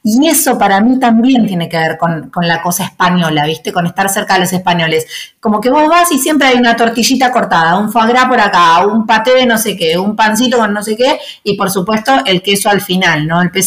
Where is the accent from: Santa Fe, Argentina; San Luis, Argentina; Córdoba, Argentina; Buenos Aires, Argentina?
Buenos Aires, Argentina; para mí, que soy una chica de Buenos Aires, es raro.